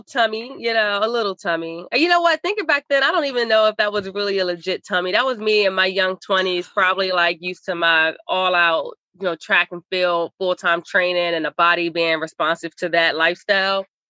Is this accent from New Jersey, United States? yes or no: no; Maryland, United States; My family, you know, I'm from Maryland, and so that's 4 hours away from New York.